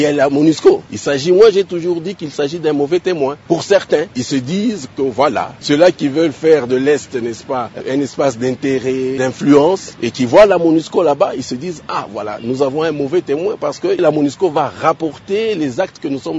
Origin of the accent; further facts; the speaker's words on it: Équateur, DR Congo; Moi, je viens de l'Équateur. J'ai passé 6 ans à l'Équateur.